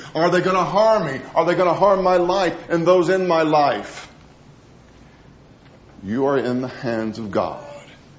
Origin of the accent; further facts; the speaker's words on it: Grenada, Mississippi, United States; moved away; I remember growing up in Grenada, Mississippi.